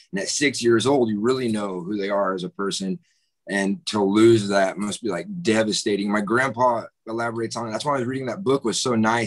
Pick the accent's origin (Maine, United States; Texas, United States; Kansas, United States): Texas, United States; Lake Dallas; Growing up in Lake Dallas, remember a billboard on I-35 just past the catfish farm